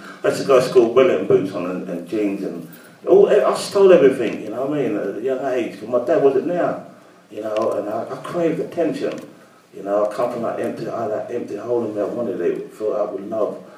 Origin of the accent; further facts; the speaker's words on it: London, United Kingdom; I grew up in Brixton on the front line, and with all the gangs and all